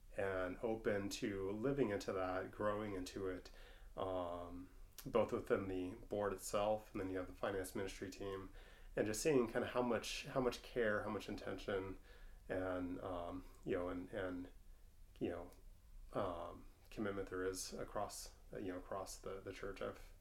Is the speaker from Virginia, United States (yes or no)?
no; Seattle, Washington, United States; So I was born and raised in Seattle, went to college, you know, in Bellingham